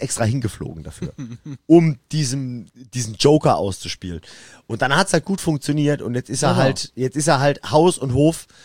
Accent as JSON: {"language": "German", "region": "England", "country": "United Kingdom", "said": "Und wenn man als Engländer davor steht, ist das ja eine Aufforderung."}